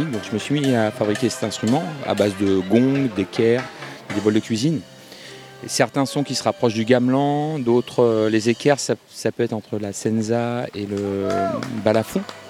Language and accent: French; Nevers, Bourgogne-Franche-Comté, France; moi je suis originaire de Nevers, dans la Nièvre.